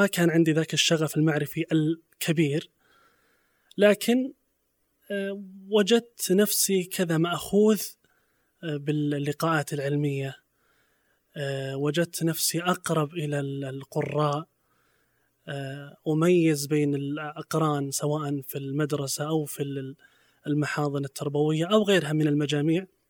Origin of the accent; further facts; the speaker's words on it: Saudi Arabia; سواء في الداخل عندنا في السعودية أو في الخارج